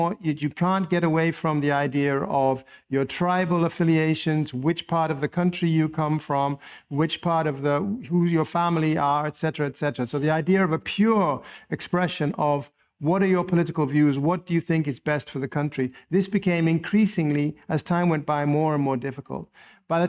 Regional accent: Khartoum, Sudan; When I was growing up in Khartoum, the idea of a coup was not unusual.

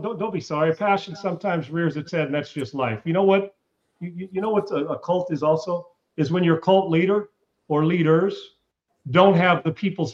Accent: United States; I'm all pro-American too, all day, every day. Support those who need it, obviously, but I'm also American. When you're in our country, this is our country.

